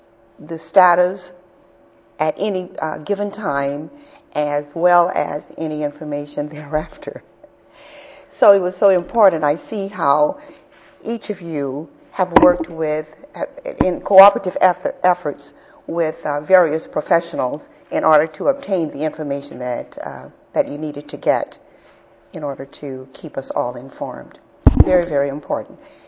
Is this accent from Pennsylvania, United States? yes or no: no; Texas, United States; I'm from Texas. I was involved in a big storm and lost everything that I owned.